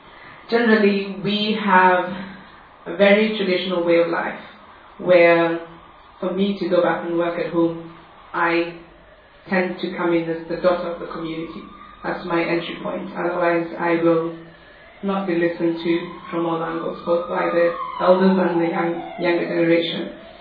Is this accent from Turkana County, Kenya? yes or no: yes; Turkana County, Kenya; I come from the Turkana community, but I tend to work with pastoralists, fisher folk, and the general northern Kenya communities.